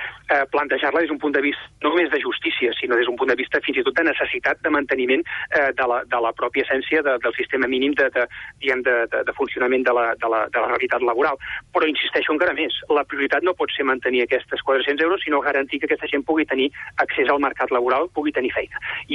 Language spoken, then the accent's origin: Catalan; Catalonia, Spain; jo em sento català, soc català i faig de català allà on crec que ho he de fer